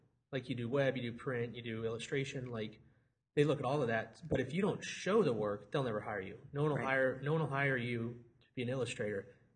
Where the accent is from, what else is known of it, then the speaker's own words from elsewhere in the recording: Omaha, Nebraska, United States; I just hear moving to New York, and I'm from Omaha, so moving to New York is a gigantic move.